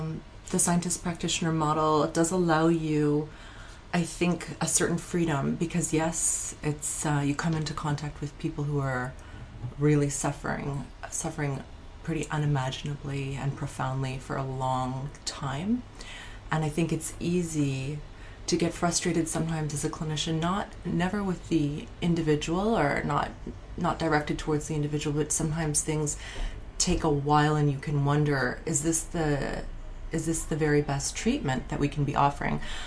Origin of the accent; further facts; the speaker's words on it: Quebec, Canada; born there; As you mentioned, I am from Canada. Despite the Swedish-sounding name … is it's a name from the French-speaking province of Quebec, where I was born.